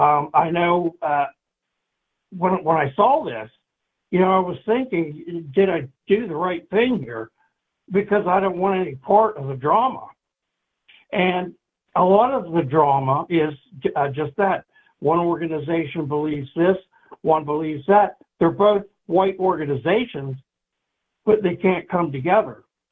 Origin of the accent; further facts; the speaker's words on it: Northern US, United States; I'm from the North.